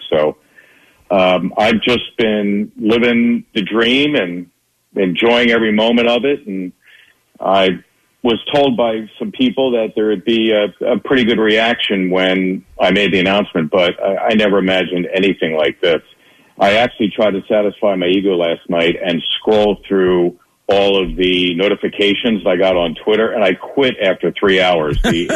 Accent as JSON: {"language": "English", "town": "Philadelphia", "region": "Pennsylvania", "country": "United States", "tie": "born or raised there", "said": "I realized as a fan growing up in Philly"}